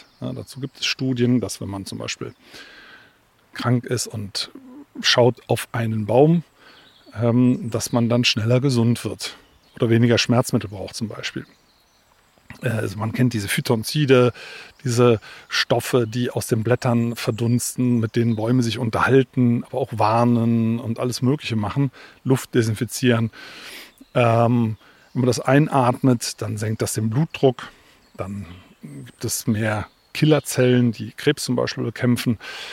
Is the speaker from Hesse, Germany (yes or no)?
no; Sinzig, Rhineland-Palatinate, Germany; ich bin ja in Sinzig aufgewachsen am Rhein. Da gab es so Kiesgruben.